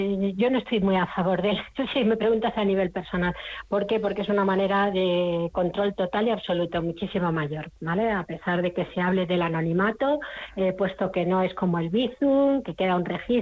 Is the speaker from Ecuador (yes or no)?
no; Spain; como española tendría que decir